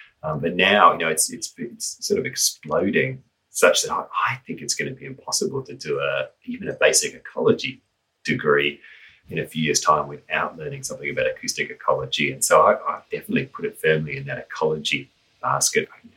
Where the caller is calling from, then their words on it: Brisbane, Queensland, Australia; I'm talking from Brisbane, Australia.